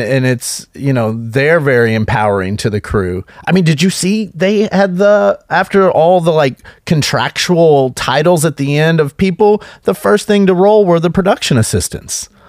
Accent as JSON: {"language": "English", "region": "Kentucky", "country": "United States", "said": "If you can't tell by my voice, I'm not from California. I'm from Kentucky."}